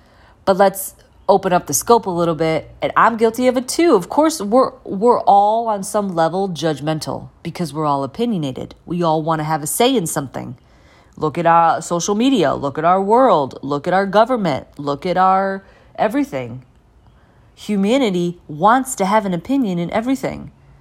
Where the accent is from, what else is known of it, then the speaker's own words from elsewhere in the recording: Midwest, United States; also born or lived in Indiana; growing up in the Midwest where it's flat and living in some flat parts like Indiana